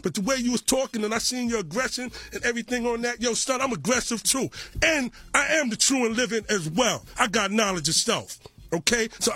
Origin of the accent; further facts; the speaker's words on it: Brooklyn, New York, United States; yo, I'm from Brooklyn.